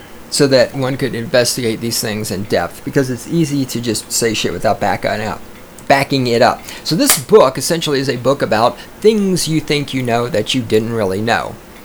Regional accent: the South, United States; I knew that, of course, being a Southerner and not being completely ignorant of history

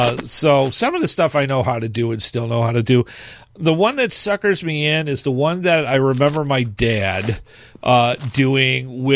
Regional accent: Michigan, United States; Yeah, well, I'm from Michigan, so we have the Lions.

